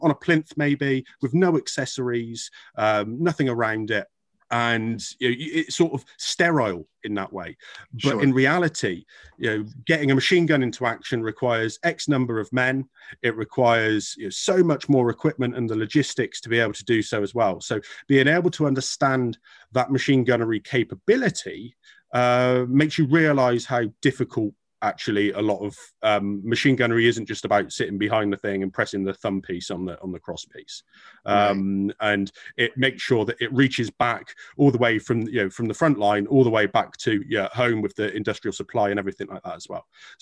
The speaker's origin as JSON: {"language": "English", "country": "United Kingdom", "said": "because we're British and we make tea."}